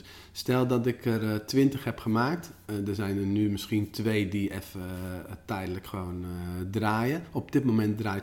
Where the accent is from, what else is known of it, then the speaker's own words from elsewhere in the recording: Netherlands; And this Dutchie lives near the windmills.